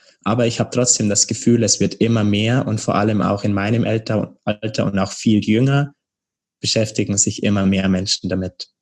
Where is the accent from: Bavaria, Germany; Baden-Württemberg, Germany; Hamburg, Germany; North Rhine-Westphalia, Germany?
Bavaria, Germany; now in Berlin, Germany; Also mein altes Umfeld sozusagen, das lebt ja nach wie vor in Bayern, in meiner Heimat. Mhm. Ich bin jetzt in Berlin, bin auch umgezogen